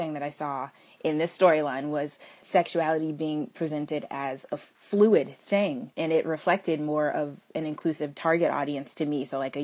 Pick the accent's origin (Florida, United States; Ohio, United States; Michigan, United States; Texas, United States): Texas, United States; You guys know I am from Texas, and it is right smack dab in the middle of the Bible Belt, and everyone's religious beliefs and everybody's faith is very, very important to them. So that was my upbringing.